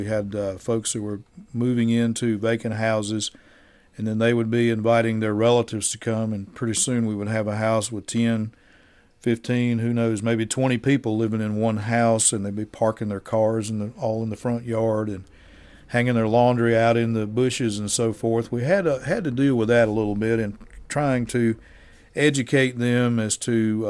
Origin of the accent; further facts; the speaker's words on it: North Carolina, United States; I'm from this area. I'm from Central North Carolina. And, you know, I've been in Siler City about 25 years.